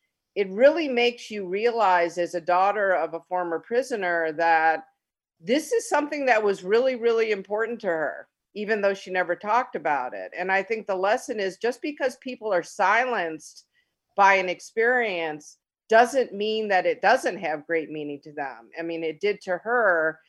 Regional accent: Ann Arbor, Michigan, United States; growing up in Ann Arbor, Michigan, which is a predominantly white and in some instances African-American community, I really didn't have a lot of exposure to other Japanese Americans.

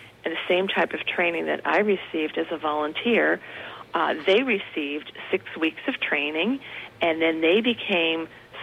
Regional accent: New York, United States; So I'm from the New York area. I came back down here

